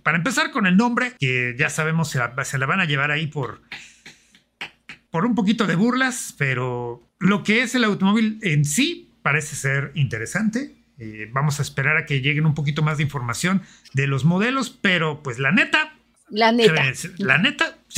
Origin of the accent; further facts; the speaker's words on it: Mexico; Cómo somos los mexicanos